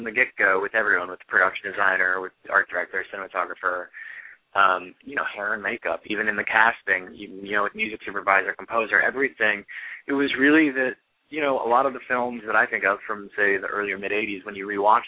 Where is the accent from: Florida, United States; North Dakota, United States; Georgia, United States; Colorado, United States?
Georgia, United States; the actual experience I have, or that I had growing up in Georgia, and my wife helps run a school right now